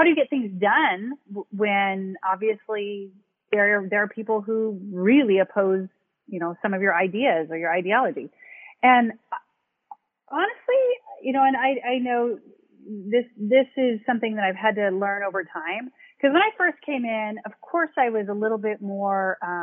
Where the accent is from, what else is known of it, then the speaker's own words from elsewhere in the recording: Pacific Northwest, United States; also born or lived in California; my folks, you know, moved up to our district when I was really little from California because they didn't want to raise us down there. They wanted to raise us in the Pacific Northwest.